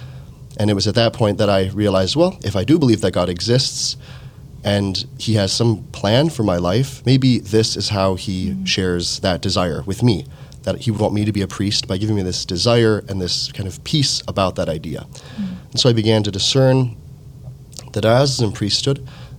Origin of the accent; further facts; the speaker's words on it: West St. Paul, Minnesota, United States; So I grew up, I'm used to saying I grew up in West St. Paul, but recently my mom corrected me. She goes, you grew up on the west side, which is different.